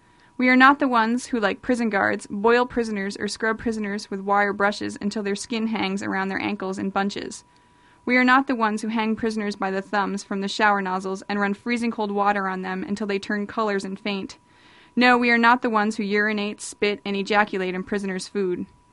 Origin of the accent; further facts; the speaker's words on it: New York City, New York, United States; I'm from New York City, the Bronx, and I know people that starved to death and froze to death.